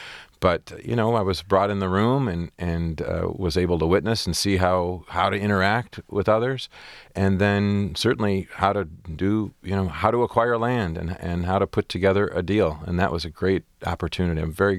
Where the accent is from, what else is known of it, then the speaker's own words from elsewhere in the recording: Port Huron, Michigan, United States; Oh, Jack, I had a great growing up on Lake Huron. It's a beautiful, small community with really great people.